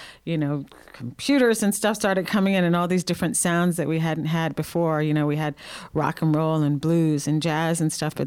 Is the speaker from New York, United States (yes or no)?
yes; New York City, New York, United States; And then as a teenager, growing up in New York City was also fun